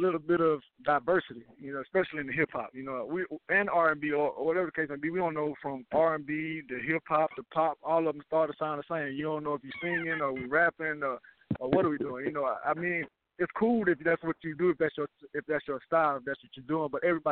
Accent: Valdosta, Georgia, United States; now in Phoenix, United States; Well, you know … I'm the king of country pimping. I'm straight from Valdosta, Georgia, now residing in Phoenix, AZ.

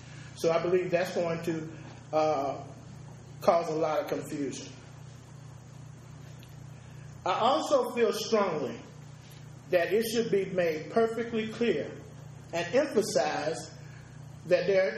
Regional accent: United States; I'm from Greene County.

